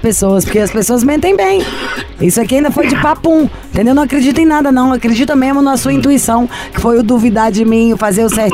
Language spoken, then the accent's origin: Portuguese; Belo Horizonte, Minas Gerais, Brazil; now in São Paulo, Brazil; eu sou de Belo Horizonte, já conhecia Júlio, mas só por coisa de internet, eu moro em São Paulo